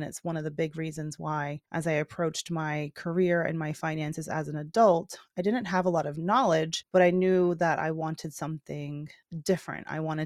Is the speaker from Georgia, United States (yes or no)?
yes; Georgia, United States; I'm from Georgia originally, and like Six Flags, you go to the amusement park with your siblings.